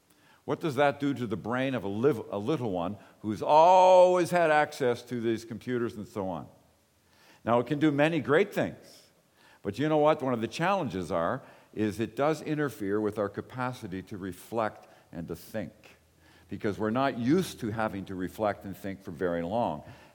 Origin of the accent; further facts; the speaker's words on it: Belfast, Northern Ireland, United Kingdom; born there; I was actually born in Belfast, and I'm not sure what that hospital even was.